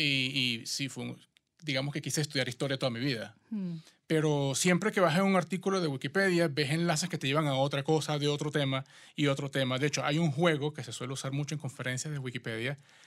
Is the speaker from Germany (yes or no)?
no; Venezuela; soy de Venezuela. Creo que ya en los primeros tres segundos se dieron cuenta.